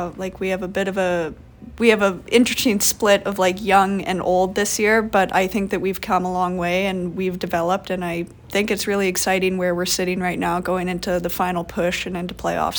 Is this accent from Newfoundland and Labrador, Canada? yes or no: no; St. Albert, Alberta, Canada; growing up in St. Albert, my dad would build an outdoor rink in our backyard